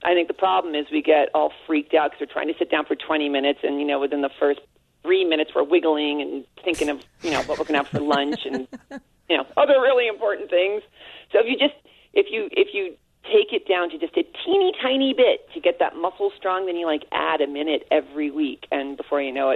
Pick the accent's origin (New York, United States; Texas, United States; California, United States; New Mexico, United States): New York, United States; Well, I'm from New York, and we're really snarky out there, you know?